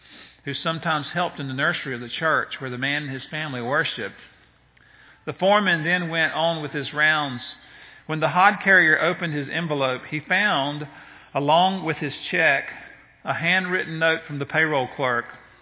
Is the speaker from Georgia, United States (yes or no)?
yes; Moultrie, Georgia, United States; I think about that young man in my hometown this past week, 48 years old, with 5 children, took his life because he felt hopeless.